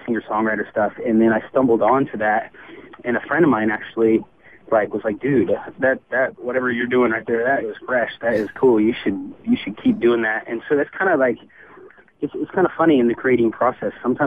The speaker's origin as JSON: {"language": "English", "town": "Eugene", "region": "Oregon", "country": "United States", "tie": "born or raised there", "said": "I growing up in Eugene or going to school there and stuff, there's just a very collective group of people there."}